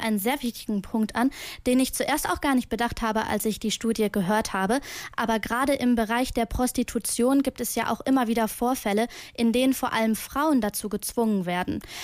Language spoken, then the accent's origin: German; Cologne, North Rhine-Westphalia, Germany; Das freut mich als Kölnerin natürlich total